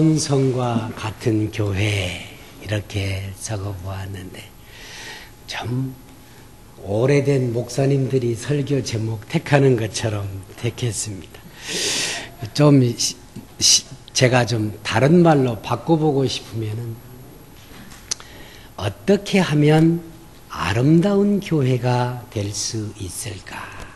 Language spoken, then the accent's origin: Korean; South Korea; now in United States; 한국에 미국이 더 좋은데 한국에 가고 싶은 건 왜 그럴까요? 거기에 내 고향이 있고 내 산천이 있고 내 부모가 묻힌 곳이고